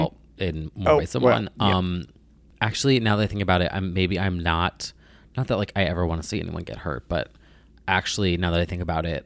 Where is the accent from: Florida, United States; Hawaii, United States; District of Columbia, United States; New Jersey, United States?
New Jersey, United States; I mean, maybe it's because I'm from Jersey.